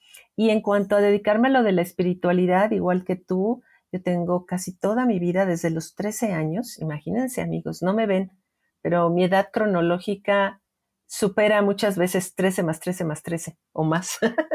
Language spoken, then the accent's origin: Spanish; Mexico; en mi país, que es México